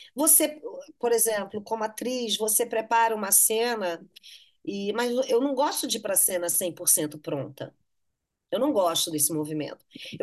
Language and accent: Portuguese; Amazon, Brazil; eu tenho uma representatividade como amazônida, mas eu trabalhei no Brasil inteiro.